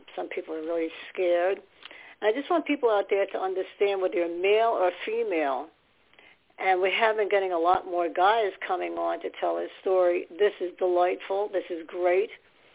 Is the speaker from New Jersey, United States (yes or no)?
yes; New Jersey, United States; Well, I'm doing okay. I'm from New Jersey. I'm the vice president here.